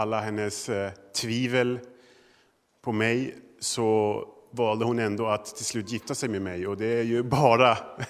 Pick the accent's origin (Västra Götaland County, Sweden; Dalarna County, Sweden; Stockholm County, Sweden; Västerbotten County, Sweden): Västerbotten County, Sweden; Umeå; Ja, jag vet inte om ni kan höra det på dialekten, men jag är från Norrland, Umeå, född och uppvuxen.